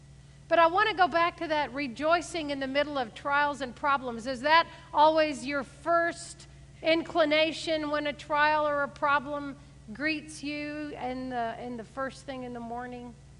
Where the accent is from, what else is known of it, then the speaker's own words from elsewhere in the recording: Gulf Coast, United States; So growing up on the Gulf Coast, all my family would be like, going across the pier way out into the water, they'd go